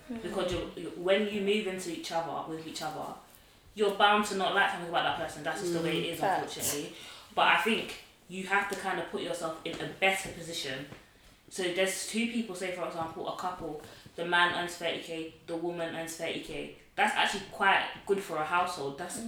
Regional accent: Nigeria; Like I'm Nigerian

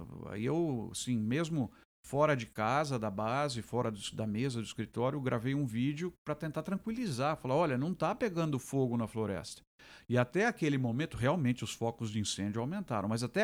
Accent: Brazil; a gente é brasileiro, eu torço pelo Brasil

